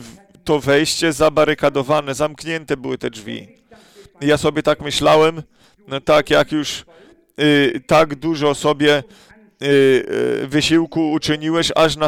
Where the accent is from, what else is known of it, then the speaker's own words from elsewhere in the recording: Krefeld, North Rhine-Westphalia, Germany; Polish is a second language; Ja powiedział … jestem z Krefeldu, więc nie potrzebujecie, mnie znajdziecie, jak mnie będziecie szukać.